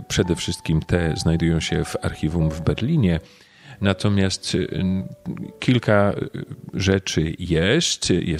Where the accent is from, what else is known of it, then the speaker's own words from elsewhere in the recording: Oława, Lower Silesian Voivodeship, Poland; ja pochodzę z Oławy. Tutaj się wychowywałem